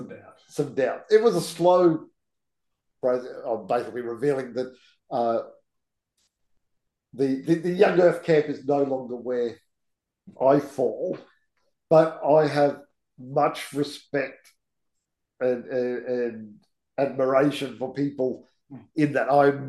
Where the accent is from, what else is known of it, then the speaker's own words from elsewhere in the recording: Queensland, Australia; But I grew up in Queensland. In my high school years was in the 70s.